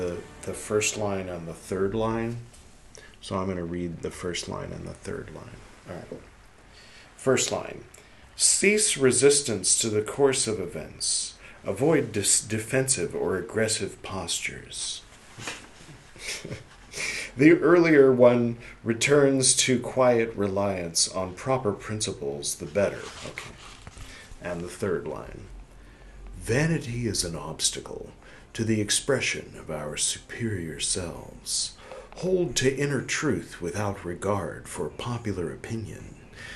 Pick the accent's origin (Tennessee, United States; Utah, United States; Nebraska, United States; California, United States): California, United States; Growing up in California, of course, you think of it one way